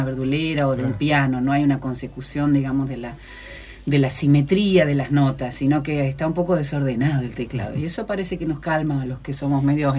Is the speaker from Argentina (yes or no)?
yes; Paraná, Entre Ríos, Argentina; also born or lived in Buenos Aires; Soy, digamos, nacida en la ciudad de Buenos Aires, en la provincia de Buenos Aires, pero criada desde mi niñez acá en Paraná, o sea, mi vida se ha hecho y yo me siento entrerriana por adopción, por supuesto, porque me he criado acá.